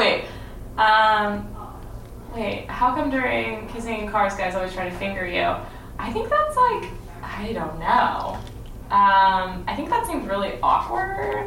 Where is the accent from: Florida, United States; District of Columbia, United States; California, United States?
California, United States; Garberville; Garberville, my hometown, like Northern California.